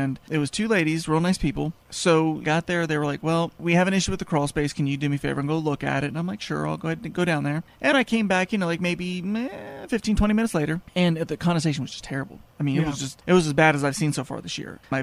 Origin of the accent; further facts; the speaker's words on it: Colorado, United States; also born or lived in Florida; It's funny because I was born in Florida. I lived in Colorado till I was like 12 years old.